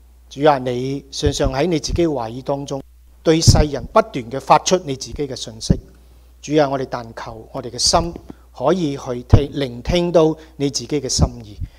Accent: Guangdong, China; 甚至我们广东人如果不喜欢别人劝他

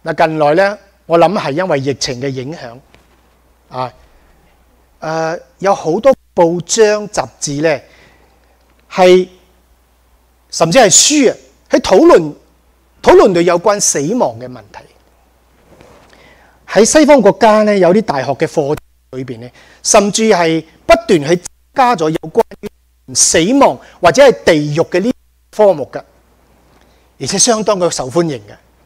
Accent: China; 我们中国人当中，我们都是中国人

